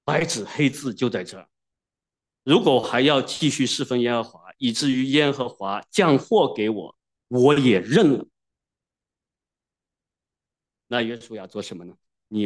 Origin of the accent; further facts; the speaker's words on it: Wenzhou, Zhejiang, China; 我们温州人说话叫做这个下雨天呢早点脱鞋子